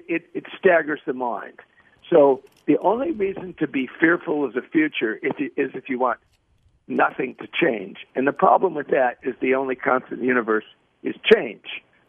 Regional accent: Chicago, Illinois, United States; I grew up in Chicago, so I rooted for the White Sox.

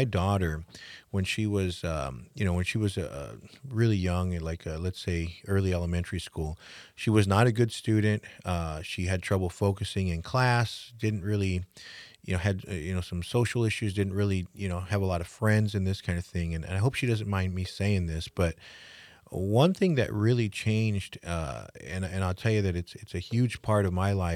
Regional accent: Yuma, Arizona, United States; My brother and I were raised here in Yuma. We grew up playing sports and involved in activities, like 4-H and the Yuma County Fair the Science Fair and all that kind of things. And so, I had a really good upbringing here in Yuma.

